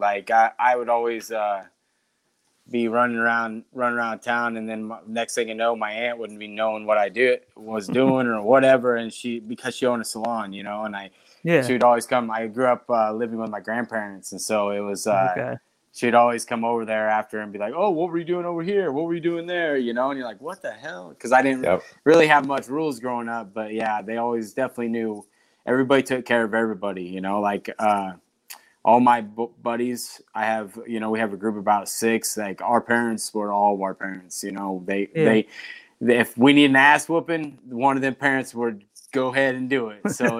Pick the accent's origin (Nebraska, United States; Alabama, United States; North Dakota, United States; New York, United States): Nebraska, United States; It was small town. I grew up in a town of about 7,000 people.